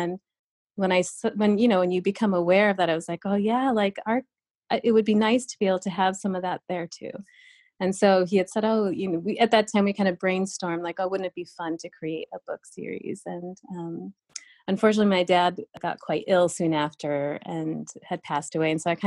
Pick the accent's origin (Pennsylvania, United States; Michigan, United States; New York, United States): New York, United States; when I was growing up as an Indian kid in this small town in upstate New York